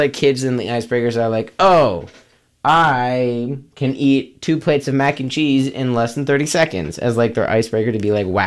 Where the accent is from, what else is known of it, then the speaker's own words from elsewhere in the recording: Atlanta, Georgia, United States; I'm from Atlanta, Georgia.